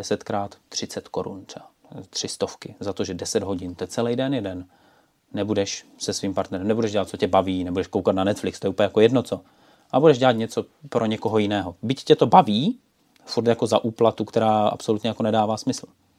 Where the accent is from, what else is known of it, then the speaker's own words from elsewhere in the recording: Brno, South Moravian Region, Czechia; teda tím, že jsem z Brna, z Moravy